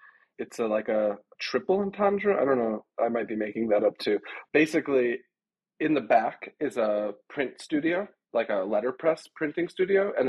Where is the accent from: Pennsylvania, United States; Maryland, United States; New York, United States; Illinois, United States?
Illinois, United States; Chicago; So growing up, I grew up in Chicago